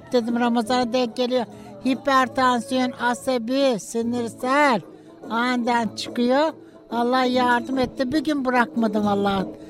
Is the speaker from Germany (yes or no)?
no; Susurluk, Balıkesir, Turkey; 50 seneden beri buradayım, buralıyım. Esas Susurluk Sultançehir Köyü'nden.